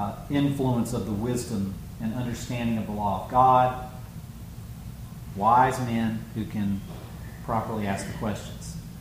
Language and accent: English; Mississippi, United States; also born or lived in Kentucky; I'm from Mississippi, Kentucky.